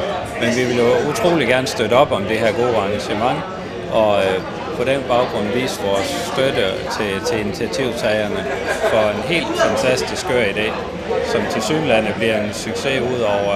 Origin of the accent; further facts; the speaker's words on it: West Jutland, Denmark; Nu er vi jo stadigvæk vestjyder, så det går jo ikke ind i himlen for os.